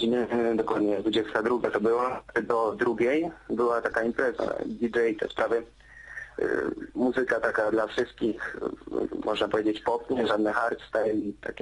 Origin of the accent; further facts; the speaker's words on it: Lipowa, Silesian Voivodeship, Poland; jestem z okolic Lipowa, z Żywca, z takiej wioski Lipowa.